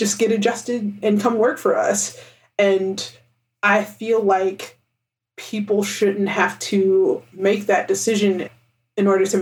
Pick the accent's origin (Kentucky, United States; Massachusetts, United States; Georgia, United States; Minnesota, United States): Kentucky, United States; I come from Kentucky, which, like many states, I came from a city, but I was also surrounded by rural communities, and I grew up around, have friends from rural areas.